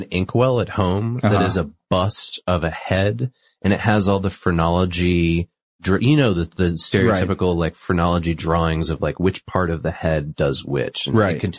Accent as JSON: {"language": "English", "region": "New England", "country": "United States", "said": "No, mine's just as equally bad, and I'm from New England."}